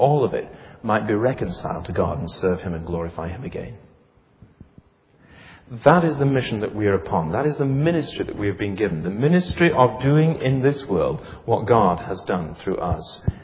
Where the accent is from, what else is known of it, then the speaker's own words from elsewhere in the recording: Yorkshire and the Humber, United Kingdom; I was born in Yorkshire, and I am a Yorkshireman.